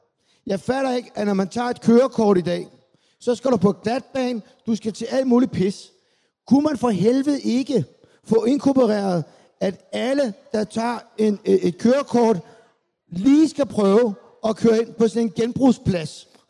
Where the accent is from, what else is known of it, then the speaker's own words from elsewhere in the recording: Zealand, Denmark; altså der, hvor jeg kommer fra på Sjælland